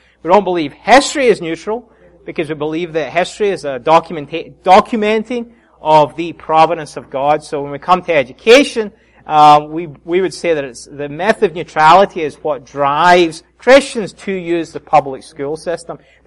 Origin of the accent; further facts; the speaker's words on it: Scotland, United Kingdom; we went to the United Kingdom, where I'm from, in case you didn't already know. But I'm from Great Britain, the best part, Scotland.